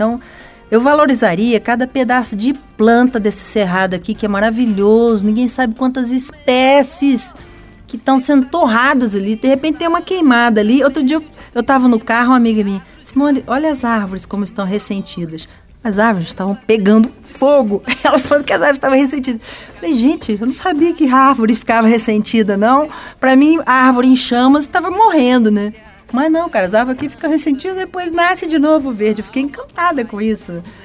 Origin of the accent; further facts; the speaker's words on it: Brazil; eu sou brasileiro sim, da terra onde tem uma diversidade